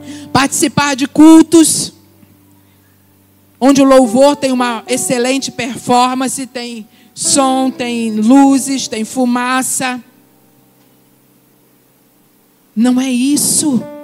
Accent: Rio de Janeiro, Brazil; um dia eu estava muito bem confortável lá na minha terra, lá no Rio de Janeiro, na minha casa própria, lá no Rio de Janeiro, com a minha família.

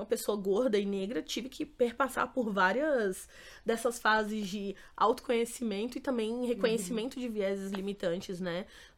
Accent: Brasília, Federal District, Brazil; now in São Paulo, Brazil; Eu tenho 33 anos de idade, sou nascida e criada no Distrito Federal, em Brasília. Moro em São Paulo há 12 anos

